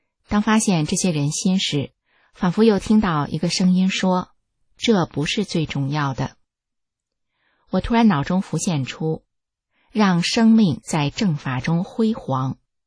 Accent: China; 我们是中国人，我们爱中国，中国人好，但中共不好。

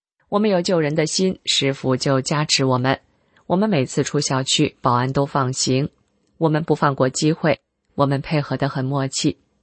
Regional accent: Wuhan, Hubei, China; 告诉他们，我们是武汉来的，讲了武汉病毒的真相。我们说，共产党不管我们武汉老百姓的死活

